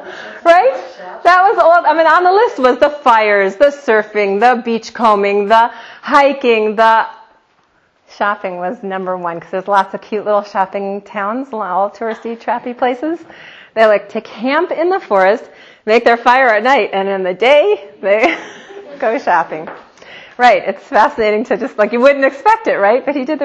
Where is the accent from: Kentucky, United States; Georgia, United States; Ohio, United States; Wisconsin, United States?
Wisconsin, United States; Madison; born there; I was born on the Madison, Wisconsin campus where my parents were in school.